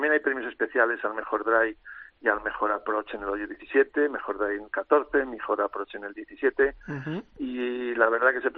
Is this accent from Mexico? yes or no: no; Llanes, Asturias, Spain; Ah, muy bien, pues lo pasaréis. Es mi pueblo, es un sitio maravilloso, es muy divertido.